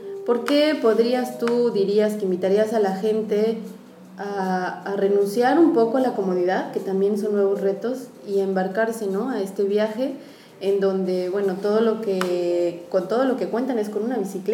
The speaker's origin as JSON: {"language": "Spanish", "country": "Mexico", "said": "para quienes estamos oscilando, viajando, y quienes somos mexicanos, escuchar esto que nos dicen."}